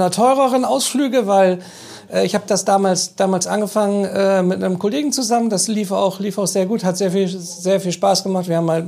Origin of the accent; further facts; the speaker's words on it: Bremen, Germany; gebürtig in Bremen, aufgewachsen in Bremen und auch ziemlich viel Zeit verbracht die letzten Jahre in Bremen.